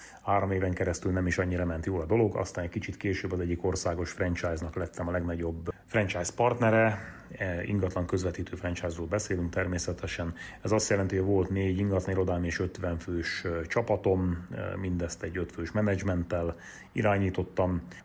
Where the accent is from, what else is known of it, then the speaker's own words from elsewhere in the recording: Karancsalja, Nógrád, Hungary; accent: Nógrád; Én Salgótarján mellett egy kisfaluban nőttem fel, Karancsalján. Innen a nógrádi akcentusom, ami talán érezhető lesz